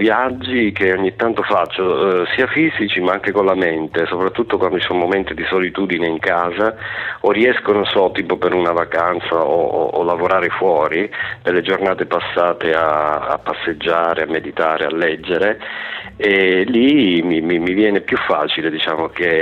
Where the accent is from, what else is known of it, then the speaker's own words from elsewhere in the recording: Lagonegro, Basilicata, Italy; Poi dopo però ho vissuto sempre a Lago Negro, la mia città natale.